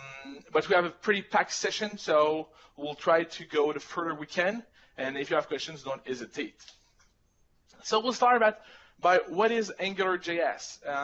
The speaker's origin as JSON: {"language": "English", "town": "Montreal", "region": "Quebec", "country": "Canada", "accent": "French", "first_language": "French", "second_language": "English", "said": "Though it is in French, that's the accent why. So we're French from Montreal."}